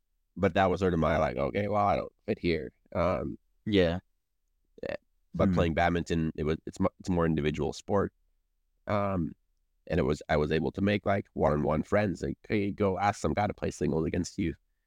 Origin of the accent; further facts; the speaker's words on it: Puerto Princesa, Palawan, Philippines; So when we first moved to the Philippines, we lived in a little tiny town. And much more rurally. And then we moved to kind of the main city on the island, Puerto Princesa.